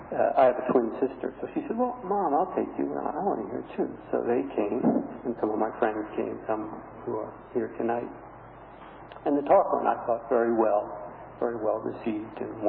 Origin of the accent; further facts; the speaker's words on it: Philadelphia, Pennsylvania, United States; moved away as an adult; And although I'm from Philadelphia, I left 20 years ago, so I had not been connected with the Philadelphia Buddhist Association.